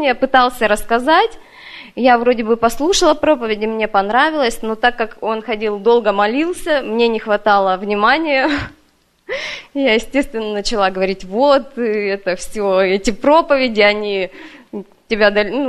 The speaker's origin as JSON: {"language": "Russian", "town": "Krasnoyarsk", "region": "Krasnoyarsk Krai", "country": "Russia", "also_born_or_lived": "Novosibirsk", "moved": "as an adult", "said": "Вообще, я из Красноярска. Мы сюда приехали с мужем 3 месяца назад. До этого из Красноярска, когда мы познакомились с мужем, мы переехали сначала в Новосибирск, жили там 3 года."}